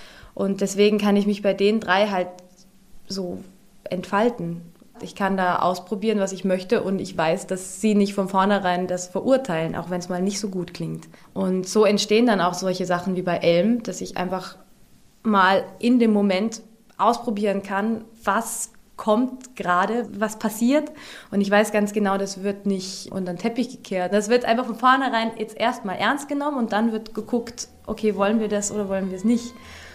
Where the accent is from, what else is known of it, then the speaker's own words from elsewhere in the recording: Bregenz, Vorarlberg, Austria; ganz in der Nähe von meiner Heimat Bregenz.